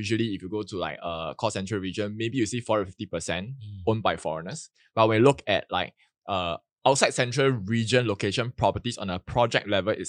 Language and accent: English; Singapore; as a Singaporean